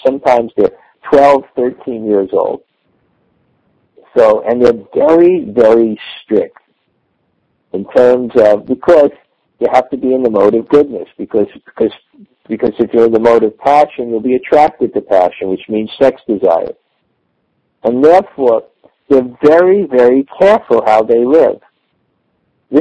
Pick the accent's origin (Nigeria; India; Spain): India; Udupi, Karnataka; I explained this before because I come from Udupi